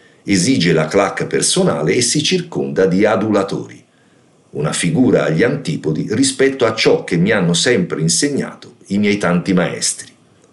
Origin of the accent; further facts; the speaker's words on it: Florence, Tuscany, Italy; Io, da buon fiorentino, rispondo con il monosillabo «lì»